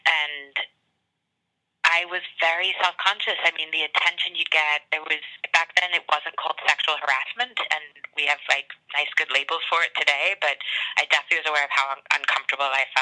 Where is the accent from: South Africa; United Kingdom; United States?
United Kingdom; England; I grew up in England and my mother's sister is from upstate New York, and we would go to New York every summer